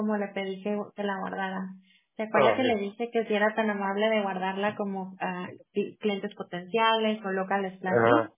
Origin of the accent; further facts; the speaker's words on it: Guadalajara, Jalisco, Mexico; born there; Yo nací en México, en Guadalajara.